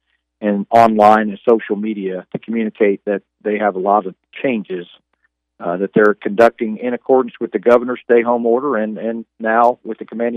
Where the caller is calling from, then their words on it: Chapman, Kansas, United States; I'm following the direction of the governor and staying at home and working from home here in Chapman, Kansas.